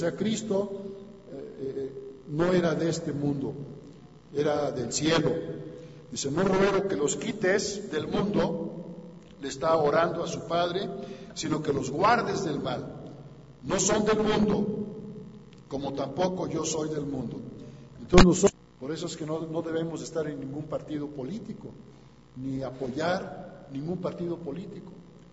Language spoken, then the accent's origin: Spanish; Mexico; Somos mexicanos por nacimiento y somos ciudadanos del reino de Dios